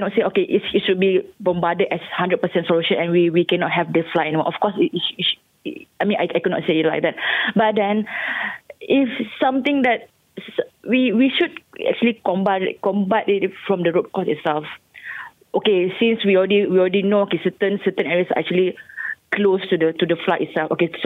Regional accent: Shah Alam, Selangor, Malaysia; from Shah Alam. I'm basically working there for about 4 years already.

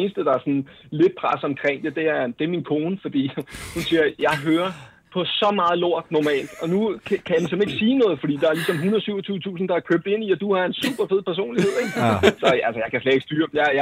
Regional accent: Vestegnen, Capital Region of Denmark, Denmark; Jeg er fra Vestegn.

